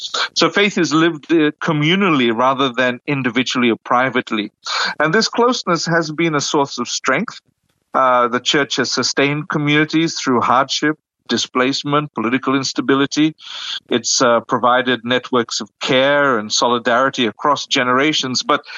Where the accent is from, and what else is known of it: Fiji; born or raised there